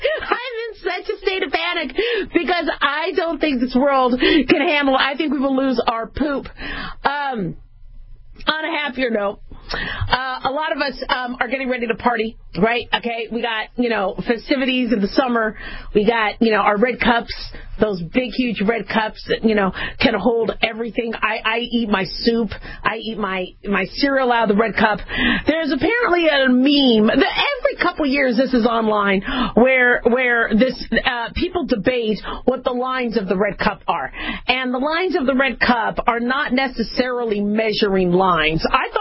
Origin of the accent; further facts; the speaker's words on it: Phoenix, Arizona, United States; I grew up in Phoenix, Arizona. We'd have monsoons. We'd have trees crash onto our house.